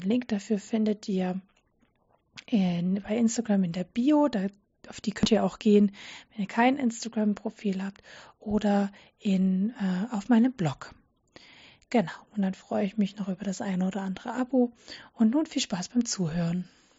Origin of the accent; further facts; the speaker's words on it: Dresden, Saxony, Germany; wir kommen beide ursprünglich aus Sachsen.